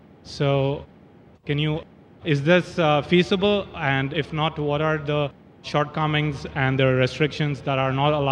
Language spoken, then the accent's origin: English; Bangalore, Karnataka, India; and I'm from Bangalore.